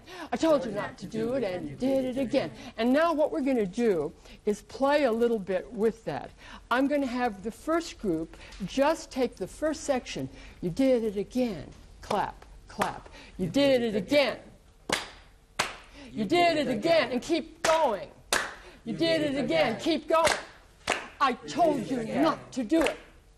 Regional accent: New York City, New York, United States; I'm from New York City, and there are two subjects that are of great interest to New Yorkers.

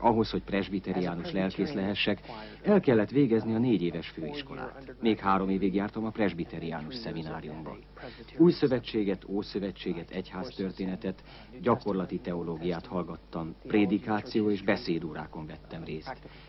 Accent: Portland, Oregon, United States; Hungarian is a second language; moved away as an adult; also born or lived in Munich; Az Egyesült Államok nyugati partvidékén, Oregon államban, Portlandben születtem és ott nőttem fel.

